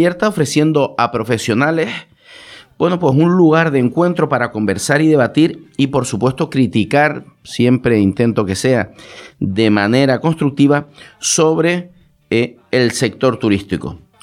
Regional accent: Canary Islands, Spain; accent: Canarian; yo soy de las Islas Canarias, de España, y de ahí este acento que escuchan cada semana.

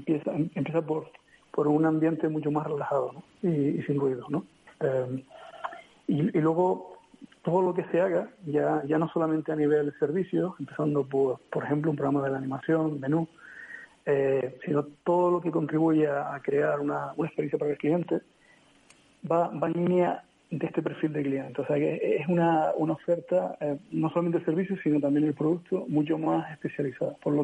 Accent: Lanzarote, Canary Islands, Spain; now in Germany; yo soy de Lanzarote, vivo en Alemania y afortunadamente tengo la suerte de vivir en algunos países, incluso algunos continentes.

